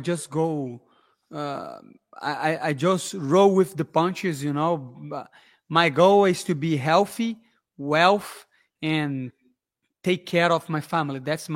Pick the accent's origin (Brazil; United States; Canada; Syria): Brazil; You know, I'm from Brazil.